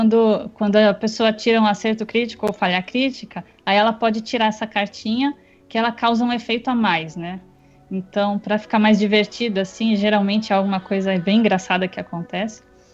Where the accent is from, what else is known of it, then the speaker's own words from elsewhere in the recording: São Paulo, Brazil; mas a gente tem gente de São Paulo, eu sou de São Paulo